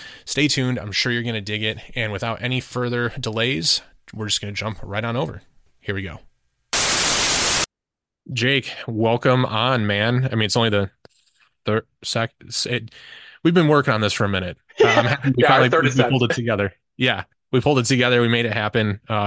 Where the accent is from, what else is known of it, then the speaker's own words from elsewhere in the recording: Clinton Township, Michigan, United States; I grew up in Clinton Township, like 16 and Harper.